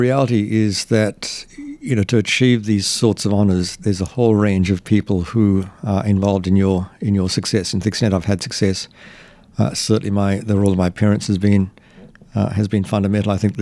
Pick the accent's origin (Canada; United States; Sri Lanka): Sri Lanka; Colombo, Western Province; Well, you know, in Colombo at that time